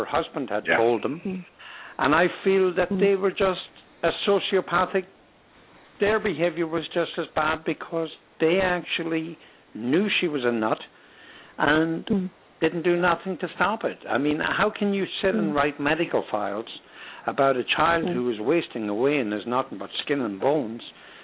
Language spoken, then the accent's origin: English; Ireland; As an Irish Catholic, both myself and Patrick